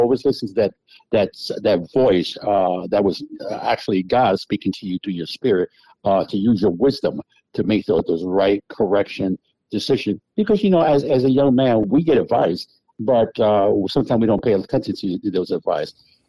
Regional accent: New Haven, Connecticut, United States; I grew up in, it's interesting because I grew up in New Haven. We were like all over the place on Howard Avenue. We were over on Grand Avenue. We were in City Point, Washington Avenue, the Hill, yay for the Hill.

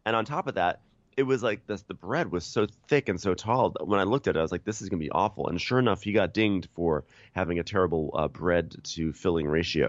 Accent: Long Island, New York, United States; when I grew up in Long Island, we always had chewy goat after on our scampi nights.

